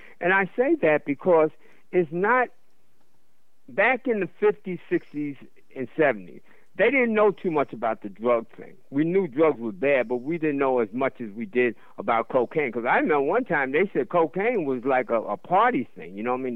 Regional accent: New York City, New York, United States; growing up in Harlem, you know, you go through those transitions.

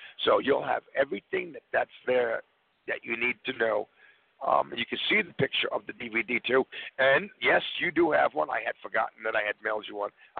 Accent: East Coast, United States; Mark, I grew up on the East Coast. Mine begins with a zero.

